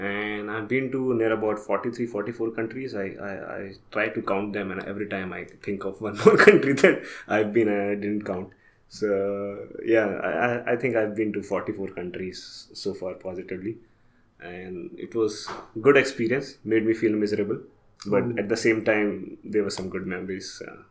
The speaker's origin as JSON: {"language": "English", "region": "Delhi", "country": "India", "said": "So I come from India, Delhi, and I was in Merchant Navy for almost 10 years."}